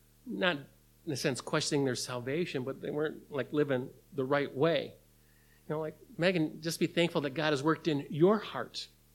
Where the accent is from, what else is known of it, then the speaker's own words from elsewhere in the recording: Michigan, United States; I'm from the Upper Peninsula, and I used to work in a pasty shop, and I love pasties.